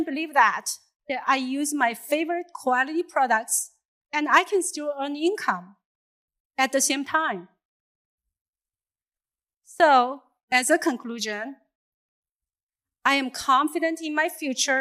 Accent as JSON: {"language": "English", "country": "China", "moved": "as an adult", "lives_now": "United States", "said": "I am originally from China, but I'm a Korean. So I'm considered as a minority back there. I moved to the United States about 25 years ago"}